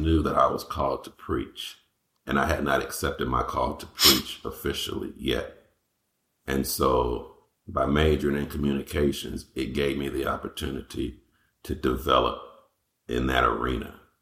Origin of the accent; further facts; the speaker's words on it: Houston, Texas, United States; Grew up on the east side of Houston in a nice neighborhood. And we were outside of the city, but yet closer to the city. And so it was kind of city, rural at the same time.